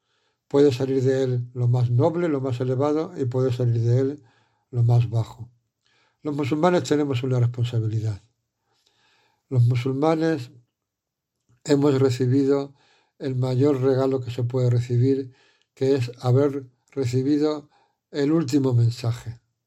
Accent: Spain; muchos de nosotros, como el que os habla, ha nacido aquí, yo soy español

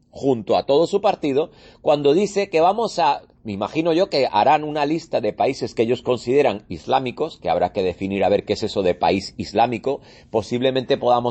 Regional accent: Spain; Yo soy español, yo nací en España

